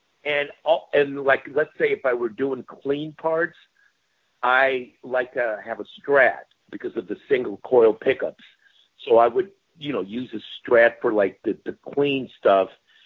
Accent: Chicago, Illinois, United States; Because the company was in Chicago, and I'm from Chicago, so, but I love those guitars.

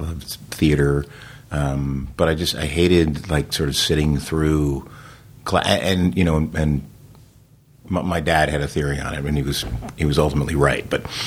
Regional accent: New Jersey, United States; So I mean, I grew up in New Jersey. I was doing theater, and it was sort of like, well, you know, you're not going to be an actor because, like, you need to go get a job.

